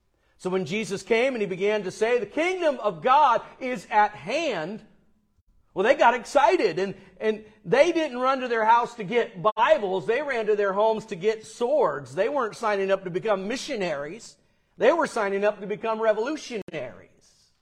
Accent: the South, United States; Now, I'm from the South, so I'm familiar with what's called Hickonics.

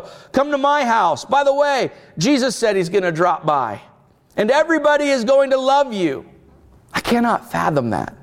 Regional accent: United States; Some people don't love me because I'm an American. Some people don't love me because I am a Christian.

